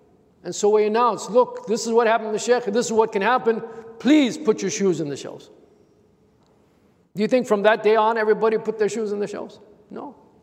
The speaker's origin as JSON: {"language": "English", "country": "United States", "tie": "born or raised there", "said": "for a lot of kids growing up in the United States, that was their dream, like yours truly."}